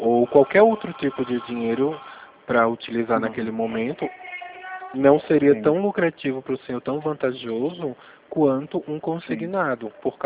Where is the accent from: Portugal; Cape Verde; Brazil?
Brazil; Pernambuco; Embora esteja falando de São Paulo, eu sou pernambucano e mantive o meu número de Pernambuco.